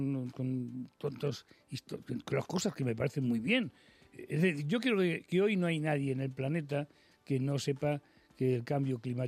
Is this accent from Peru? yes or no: no; Spain; como ciudadano español, como ciudadano del mundo